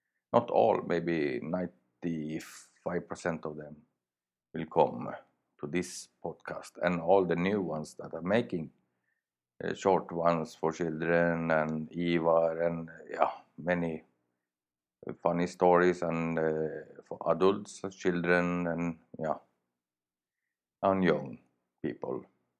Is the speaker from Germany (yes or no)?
no; Sweden; first language Swedish; English is a second language; easier for me to record in Swedish, because it's my natural language, and it's in English. You know, my Swedish accent go through, so it's a little hard.